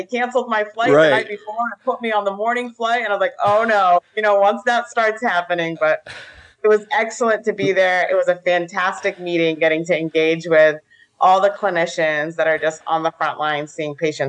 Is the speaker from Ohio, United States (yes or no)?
no; Florida, United States; I grew up in South Florida.